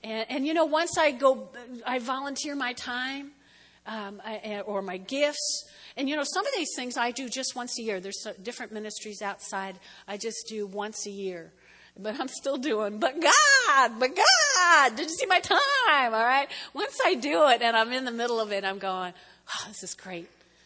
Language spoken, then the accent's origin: English; New Jersey, United States; I laugh and say, well, I was from Jersey, that's why.